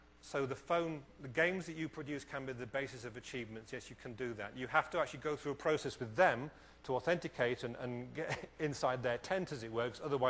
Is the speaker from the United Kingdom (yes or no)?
yes; England, United Kingdom; I'm tall and I'm English, so I'm trustworthy.